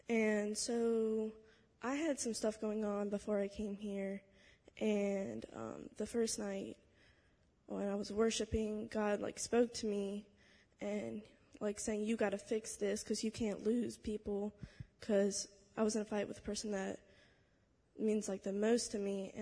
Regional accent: Lexington, United States; I'm from Lexington, so I'm like an hour away.

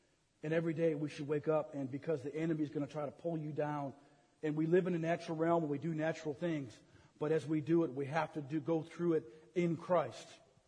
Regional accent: United States; I'm an American.

